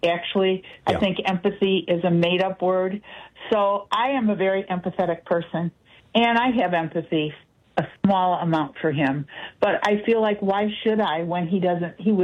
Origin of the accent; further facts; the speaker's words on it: Chicago, Illinois, United States; I'm from Chicago.